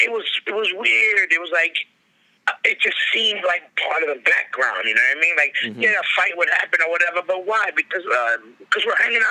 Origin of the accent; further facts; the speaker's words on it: Queens, New York, United States; Well, I grew up in Queens, but I was in the LES with Freddie and all these dudes.